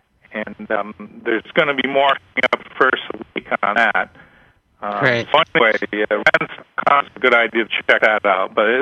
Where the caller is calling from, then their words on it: Costa Rica; Yeah, I am calling from Costa Rica.